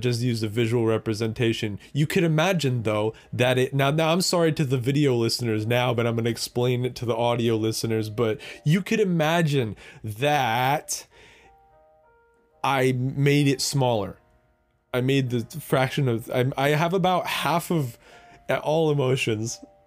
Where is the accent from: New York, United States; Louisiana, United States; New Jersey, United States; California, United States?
New Jersey, United States; I started in my hometown of New Jersey. The entire state is my hometown, because I don't want to tell you where I live. I'm from New Jersey.